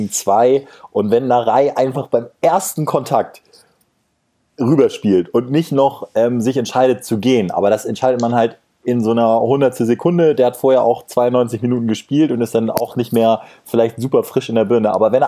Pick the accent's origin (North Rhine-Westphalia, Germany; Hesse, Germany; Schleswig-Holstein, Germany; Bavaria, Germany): Schleswig-Holstein, Germany; Kiel; Kiel ist nicht nur meine Heimatstadt